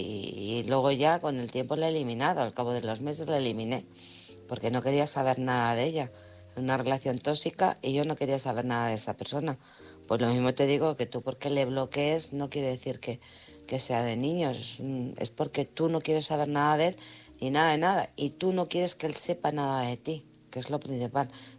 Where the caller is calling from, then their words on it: Alcorcón, Community of Madrid, Spain; de Alcorcón.